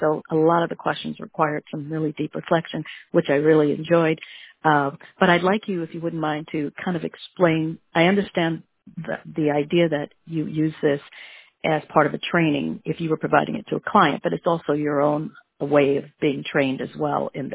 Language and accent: English; Michigan, United States; I'm from Michigan, and I am doing the Money Story licensure training.